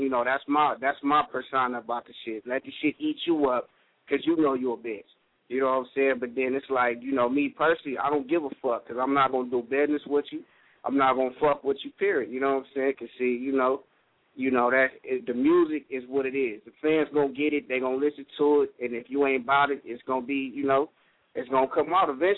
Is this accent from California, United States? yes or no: yes; Los Angeles, California, United States; I'm from L.A., you know what I'm saying? Born and raised L.A., motherfucking California, you know what I'm saying?